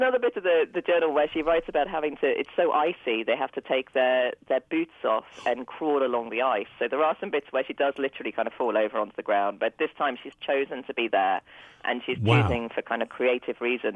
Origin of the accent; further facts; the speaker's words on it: East Midlands, United Kingdom; I grew up in Nottinghamshire, which I loved and absolutely adored